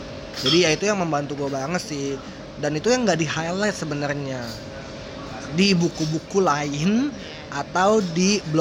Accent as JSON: {"language": "Indonesian", "country": "Indonesia", "said": "Nah, startup ini cuman gua loh orang Indonesianya gitu."}